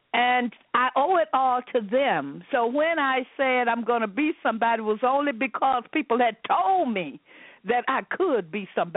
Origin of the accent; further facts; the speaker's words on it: Monroe, Louisiana, United States; when I grew up in Monroe, Louisiana, Black people did not have a class issue, and by that I mean Black people of all different walks of life lived together in the same community.